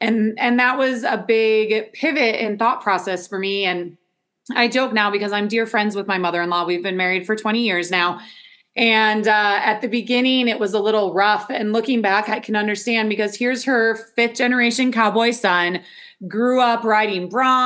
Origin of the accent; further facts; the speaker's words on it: Milwaukee, Wisconsin, United States; And all of this thinking that I grew up with in Milwaukee